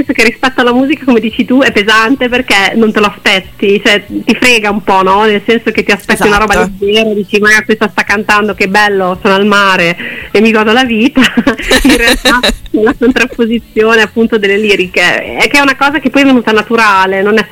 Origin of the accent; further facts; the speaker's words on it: Modena, Emilia-Romagna, Italy; essendo di Modena, sono emiliana, sono cresciuta tra due fiumi